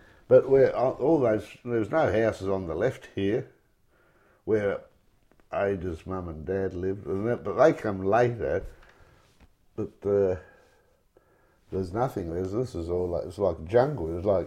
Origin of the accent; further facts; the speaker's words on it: Vicenza, Veneto, Italy; they're all from Treviso mainly, but we're from Vicenza, which is, not a long way away